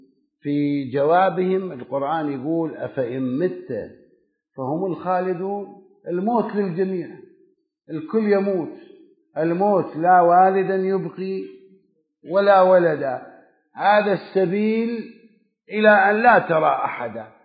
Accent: Karbala, Karbala Governorate, Iraq; كان عندنا في كربلاء بالمناسبة، كان عندنا في كربلاء

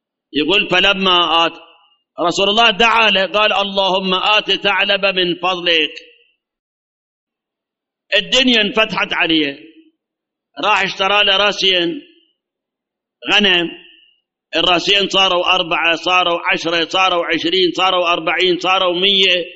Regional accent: Karbala, Karbala Governorate, Iraq; أي ترى من هالنمونة هم عندنا بكربلاء

